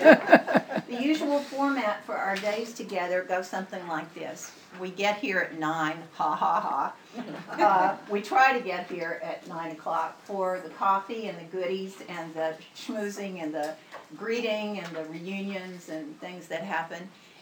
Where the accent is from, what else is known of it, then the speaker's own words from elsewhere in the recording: Reston, Virginia, United States; I'm from Reston, so I don't know this stuff.